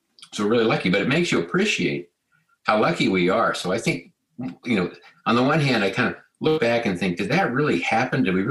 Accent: Colorado, United States; And I grew up in Colorado.

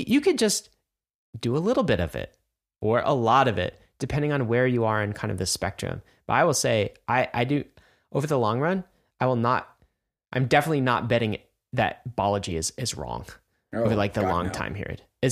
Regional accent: United States; wow, I'm an American.

